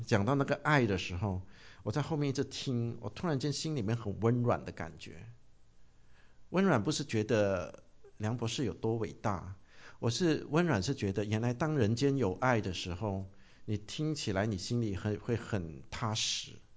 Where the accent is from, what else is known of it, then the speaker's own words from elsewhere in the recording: Brunei; 我从小到大我就很怕见光的哈。我们文莱那里